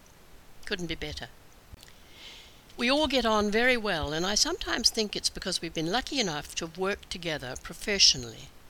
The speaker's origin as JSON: {"language": "English", "country": "New Zealand", "said": "I was away from New Zealand for 7 years, and may never have returned at all if she hadn't become very frail. When I came back, my mother was still living in her comfortable flat in Christchurch."}